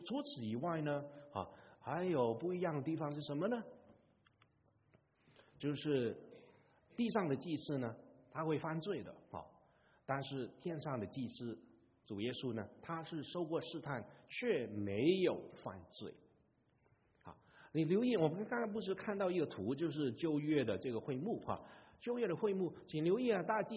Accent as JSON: {"language": "Chinese", "country": "Hong Kong", "second_language": "Chinese", "said": "你们讲跟我们香港人讲话慢一点啊，真的太快了。"}